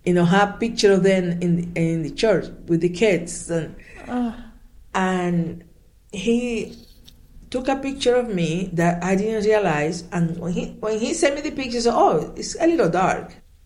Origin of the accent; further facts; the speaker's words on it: Dominican Republic; moved away; I'm from the Dominican Republic.